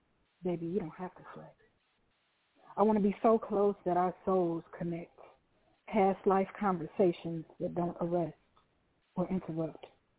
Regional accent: Chicago, Illinois, United States; I'm from Chicago, born and raised.

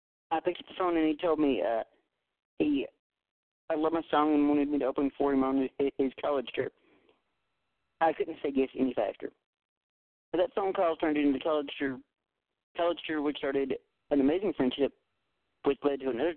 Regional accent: Minden, Louisiana, United States; I'm 21 years old. I was born and raised in Minden, Louisiana.

